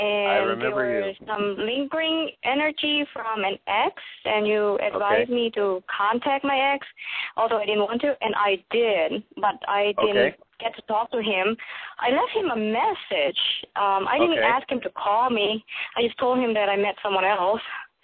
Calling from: Florida, United States; I'm calling from Florida.

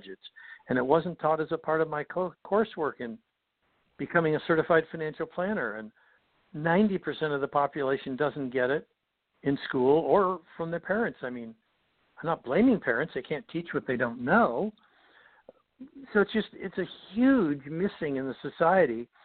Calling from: Los Angeles, California, United States; A little coastal town in California, not too far from the ocean. It's a lot of people have heard of it, too. I'm surprised. It's called Los Angeles.

